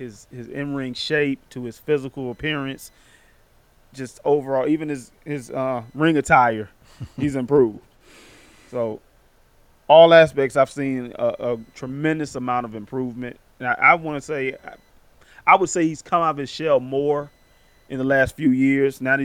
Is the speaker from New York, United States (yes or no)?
no; Norfolk, Virginia, United States; also born or lived in Blacksburg; Grew up in Norfolk, originally from Blacksburg.